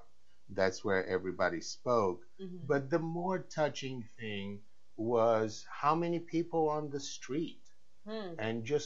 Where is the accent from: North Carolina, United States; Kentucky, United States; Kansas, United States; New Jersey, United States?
Kentucky, United States; Louisville; And I grew up in Louisville, so for me, I feel like it's home.